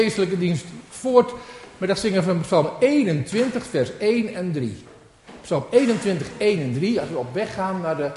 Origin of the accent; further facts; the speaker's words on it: Ede, Gelderland, Netherlands; Niet alleen hier in Heteren, maar ook in Ede, waar ik vandaan kom.